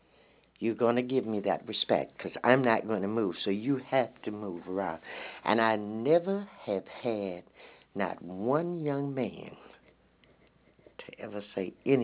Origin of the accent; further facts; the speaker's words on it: the South, United States; You know, even growing up in the South, black and white communities, we had trust.